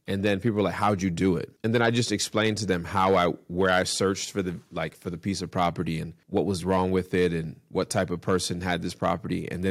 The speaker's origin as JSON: {"language": "English", "town": "Port Chester", "region": "New York", "country": "United States", "tie": "born there", "said": "I was born in Port Chester, Westchester County, you know, 30 minutes outside of the city, right?"}